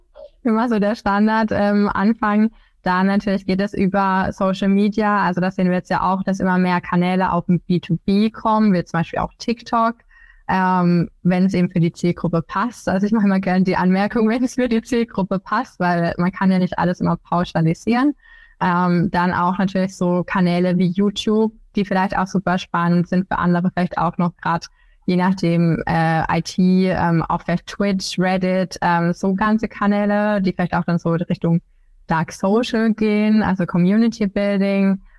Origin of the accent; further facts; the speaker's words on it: Karlsruhe, Baden-Württemberg, Germany; Also ich komme tatsächlich aus der Region, erstmal noch ganz kurz lokal, aus der Region Karlsruhe, arbeite da inzwischen komplett remote